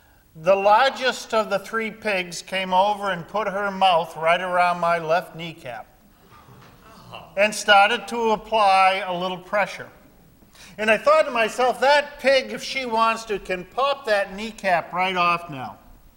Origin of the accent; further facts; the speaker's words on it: Wilton, New Hampshire, United States; I grew up in Wilton, New Hampshire.